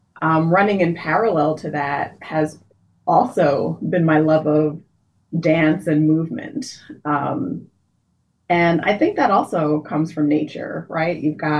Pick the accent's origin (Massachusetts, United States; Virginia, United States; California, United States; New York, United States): New York, United States; New York City; So it's part of the blessing of growing up in New York City is having access to a lot of that musical theater and culture and performance.